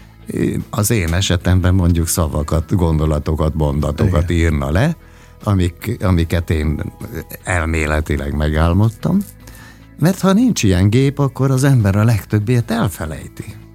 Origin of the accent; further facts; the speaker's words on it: Budapest, Hungary; ugyan én Budapesten születtem, és világéletemben Budapesten éltem.